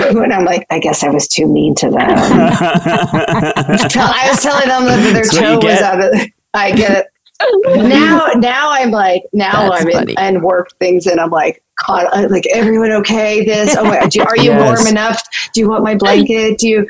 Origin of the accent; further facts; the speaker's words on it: Phoenix, Arizona, United States; we're both from Phoenix.